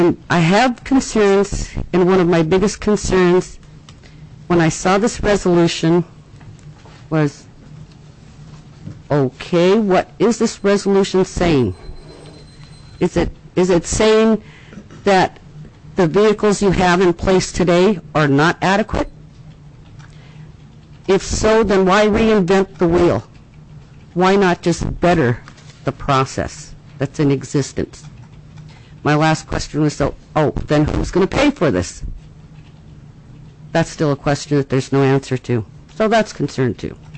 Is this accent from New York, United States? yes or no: no; Mount Alton, Alaska, United States; I come from a family of 8 girls and 8 boys. I was born and raised in Mount Alton, Alaska. And when I was born, the state was still a territory.